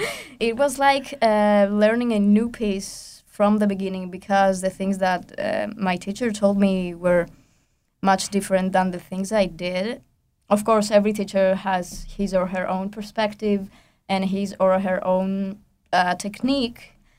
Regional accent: Greece; English is a second language; now in Fairbanks, United States; That's my second semester here. And I'm from Greece, and that's the first time I've been in the US

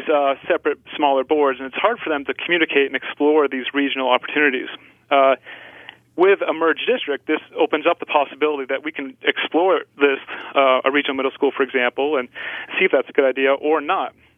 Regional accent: Manchester, New Hampshire, United States; you know, I'm from Manchester. I've lived here most of my life.

